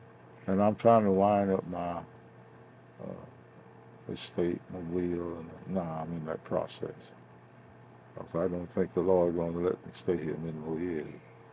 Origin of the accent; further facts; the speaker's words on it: South Carolina, United States; I came back home from North Carolina in 1972.